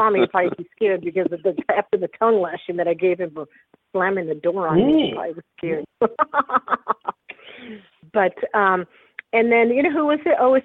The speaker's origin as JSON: {"language": "English", "town": "Las Cruces", "region": "New Mexico", "country": "United States", "said": "I said, hey, I'm from Las Cruces too"}